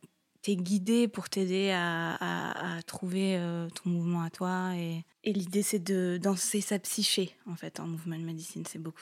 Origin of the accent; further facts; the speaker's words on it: France; also born or lived in Ireland; now in Switzerland; Alors moi je suis française à la base, ouais. Je suis passée par l'Irlande, puis j'ai atterri en Suisse, un peu les aléas du Covid.